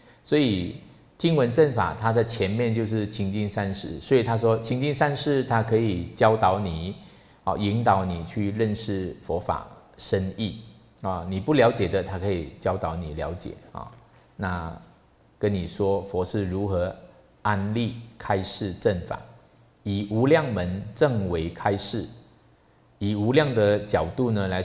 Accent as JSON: {"language": "Chinese", "region": "Sabah", "country": "Malaysia", "tie": "born or raised there", "also_born_or_lived": "Kuala Lumpur", "moved": "as an adult", "said": "那我出生的地方是在东马沙巴这边，婆罗洲这边"}